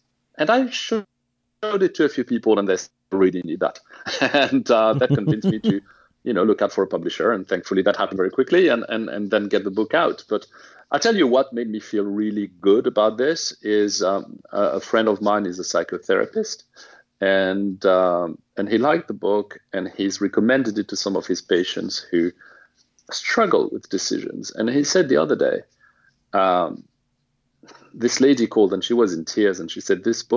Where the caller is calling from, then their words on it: London, United Kingdom; because I'm calling from London